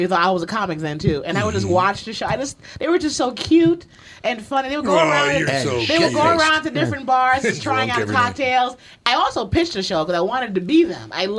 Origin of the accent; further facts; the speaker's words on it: New York City, New York, United States; I'm from the Bronx. I just moved back.